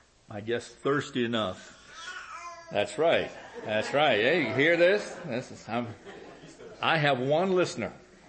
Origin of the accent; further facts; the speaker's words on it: Franconia, Virginia, United States; When I was just a young tyke I grew up in Franconia, down in Burgundy Village and over in Franconia.